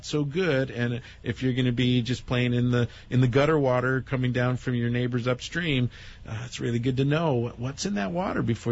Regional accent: California, United States; and I'm from California.

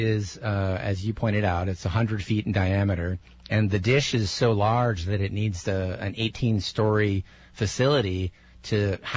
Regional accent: Seattle, Washington, United States; I grew up in Seattle, and we have an extensive ferry system going back and forth across the Puget Sound.

